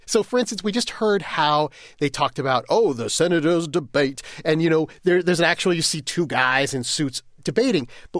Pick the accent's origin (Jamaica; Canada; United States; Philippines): Canada; I am a Canadian citizen.